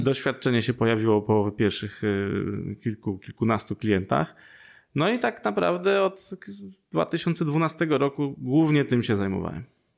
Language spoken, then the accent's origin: Polish; Łódź, Łódź Voivodeship, Poland; Urodziłem się w Łodzi i tutaj mam już tyle związków z tym miastem